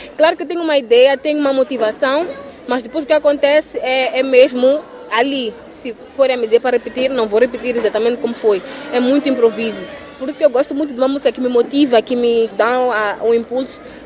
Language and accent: Portuguese; Mozambique; moved away as an adult; Agora vai fazer um ano que eu saí de Moçambique, não saí totalmente, mas tenho frequentado muito a França.